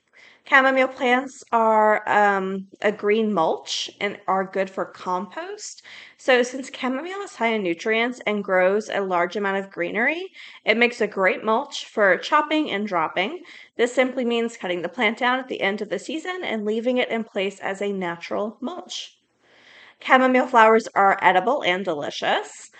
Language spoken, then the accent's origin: English; the South, United States; because I grew up in the South and we drink black tea.